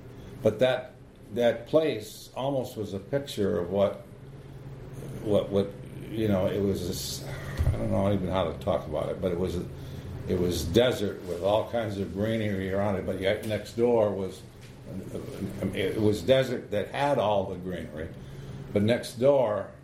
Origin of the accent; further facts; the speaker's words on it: Arizona, United States; where I grew up in Arizona, this little box canyon that I've talked about before